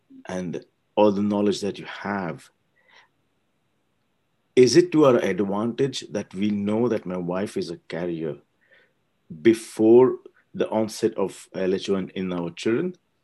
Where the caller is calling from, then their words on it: Switzerland; I'm connected from Switzerland.